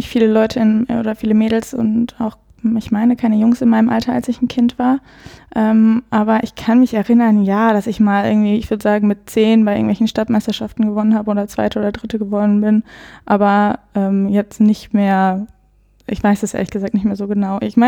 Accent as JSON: {"language": "German", "town": "Bielefeld", "region": "North Rhine-Westphalia", "country": "Germany", "said": "Ich komme aus Bielefeld."}